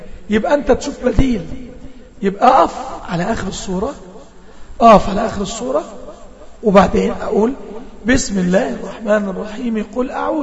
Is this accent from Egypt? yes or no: yes; Egypt; حرف الذال الصغير مش عاوزين ننطقه زي ما بننطقه عندنا في مصر. احنا بننطقه غلط لازم نطلع لساننا.